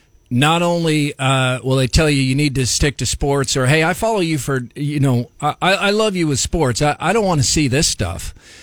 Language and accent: English; United States; I'm not just a sportscaster. I'm an American. I'm a citizen.